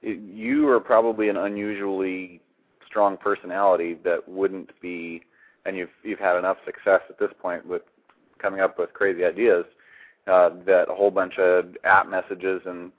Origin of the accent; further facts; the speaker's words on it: Eugene, Oregon, United States; From Oregon. From Eugene.